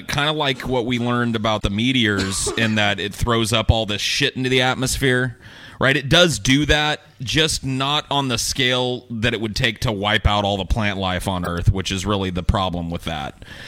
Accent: Madera, California, United States; I grew up in Madera, California.

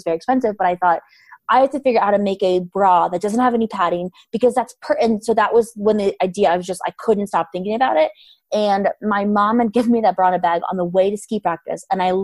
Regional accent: Wyoming, United States; And I think, so I am also from Wyoming. So we had so much freedom growing up

